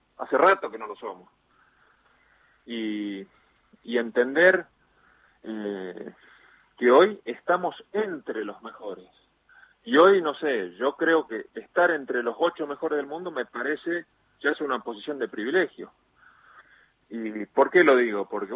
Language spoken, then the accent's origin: Spanish; Argentina; soy argentino